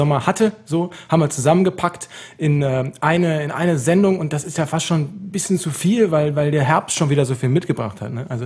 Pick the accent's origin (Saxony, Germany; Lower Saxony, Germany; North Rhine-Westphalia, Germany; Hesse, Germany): North Rhine-Westphalia, Germany; Cologne; Für mich als Kölner, ich meine, habe da schon sehr zu Hause gehangen heute in meinen Gedanken.